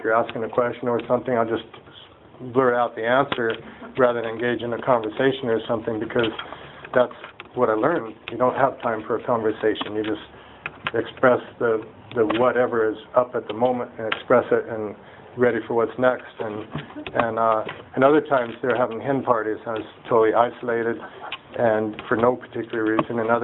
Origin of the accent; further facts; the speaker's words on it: United States; Second was being … which was my family, and third was being American.